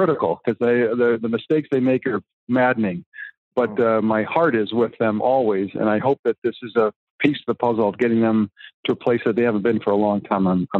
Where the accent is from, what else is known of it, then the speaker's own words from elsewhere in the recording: Greenwich, Connecticut, United States; I grew up in Greenwich. I used to go to Jet games.